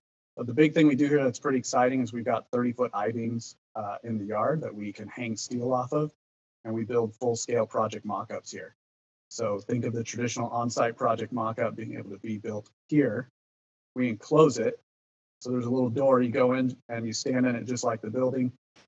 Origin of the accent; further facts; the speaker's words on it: San Diego, California, United States; now in Phoenix, United States; I'm here in Phoenix, Arizona. I'm from San Diego, so nothing but warm weather for me.